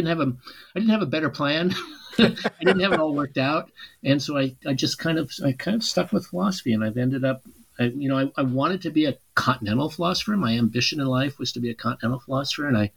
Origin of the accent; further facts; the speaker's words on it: Nebraska, United States; Well, I grew up in Nebraska, and I grew up in, I was a young child during the 60s, and so I suppose something about that time must have influenced me.